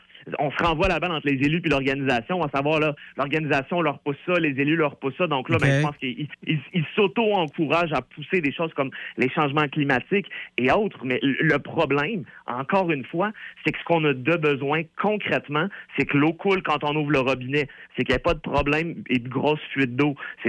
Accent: Quebec, Canada; c'est certainement pas ça qu'on a de besoin en tant que Québécois.

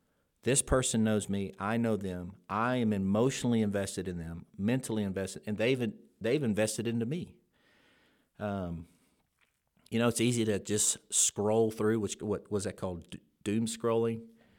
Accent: Louisiana, United States; you know, I'm from Louisiana. I root for those Tigers

